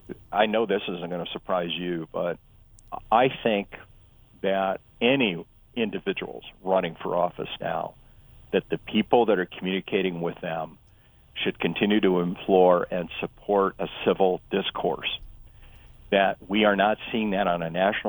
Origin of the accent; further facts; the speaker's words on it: Yankton, South Dakota, United States; And there is a sales tax on that goes to my hometown of Yankton and to my state.